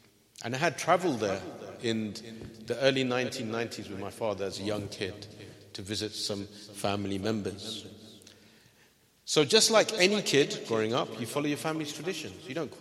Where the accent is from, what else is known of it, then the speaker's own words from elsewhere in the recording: London, United Kingdom; I grew up in London. Multicultural.